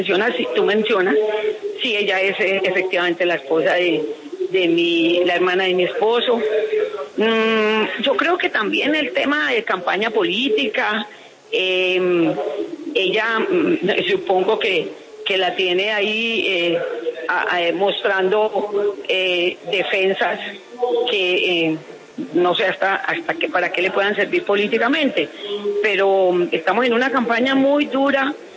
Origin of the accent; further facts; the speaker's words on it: Colombia; 54 años, más de 260 mil colombianos muertos. Yo sí le juro que yo no quiero más, ni una víctima más en mi país.